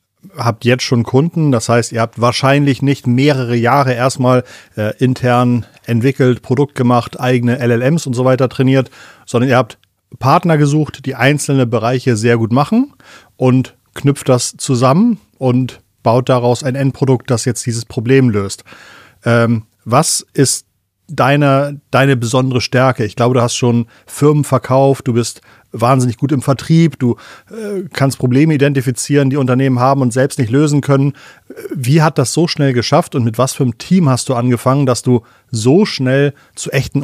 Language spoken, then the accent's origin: German; Schleswig-Holstein, Germany; Ich bin aufgewachsen in der Nähe von Bad Bramstedt in Schleswig-Holstein.